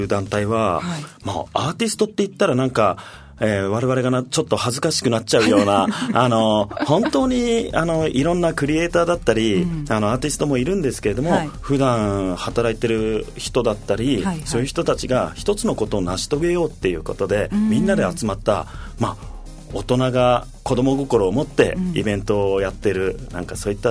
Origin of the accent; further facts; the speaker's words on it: Tokyo, Japan; もう僕ら東京人にとってはね